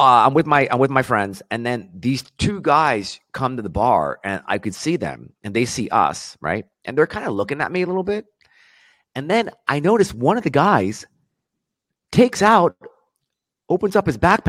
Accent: United States; I don't have no culture. I was raised in America. I'm a coconut, dude.

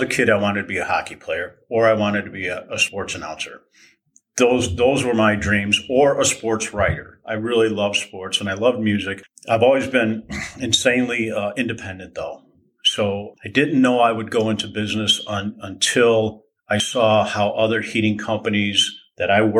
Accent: Tinley Park, Illinois, United States; I'm from the Chicago area my whole life.

